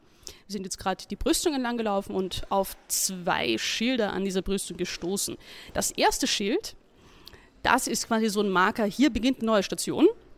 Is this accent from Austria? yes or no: yes; Austria; now in Germany; Ich bin mittlerweile die Forschungskoordinatorin hier in der Stiftung Neandertal Museum. Ich bin eigentlich Österreicherin